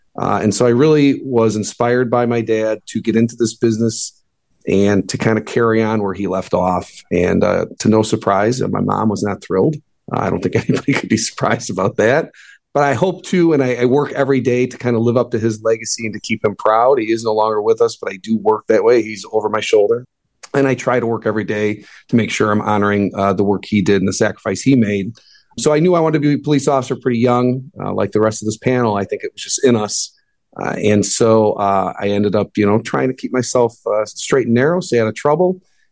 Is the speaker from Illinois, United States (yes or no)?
yes; Tinley Park, Illinois, United States; chief of police currently for the city of Highland Park. So I grew up in Tinley Park, Illinois, so South Side. My dad was a police officer in Tinley Park.